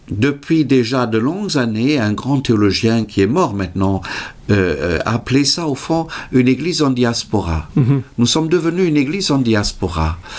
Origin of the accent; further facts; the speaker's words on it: Germany; French is a second language; now in France; Il y a d'abord le déplacement de mon pays d'origine. Mm-hmm. De l'Allemagne vers la France, la découverte d'un autre pays.